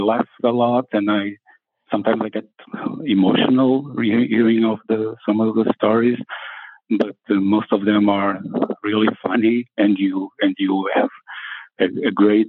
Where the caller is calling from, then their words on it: Portugal; I'm calling from Portugal. Yeah, I'm calling from Portugal.